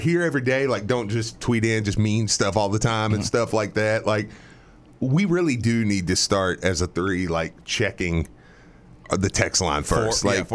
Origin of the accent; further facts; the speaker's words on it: Kentucky, United States; I grew up in Bullitt County.